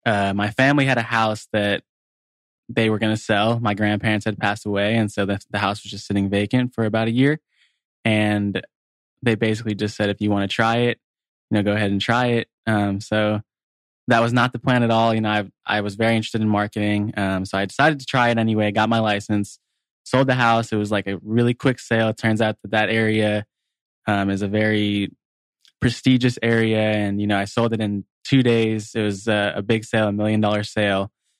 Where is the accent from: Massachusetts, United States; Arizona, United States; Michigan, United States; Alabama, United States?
Arizona, United States; Phoenix; Born and raised in Phoenix, Arizona. My parents and grandparents from here. So we date back long bloodline in Phoenix and went to ASU.